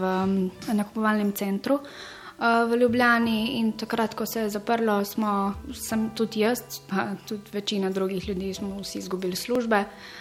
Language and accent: Slovenian; Bosnia & Herzegovina; Slovenian is a second language; now in Slovenia; prihajam iz Bosne in sem trenutno na magisteriju na Pedagoški fakulteti v Ljubljani. V Sloveniji sem že približno 5 let, ni še 5 let.